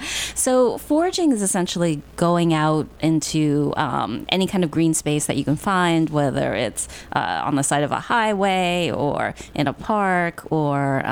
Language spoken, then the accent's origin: English; Queens, New York, United States; I grew up in Flushing, Queens, so it's awesome. pretty urban, yes.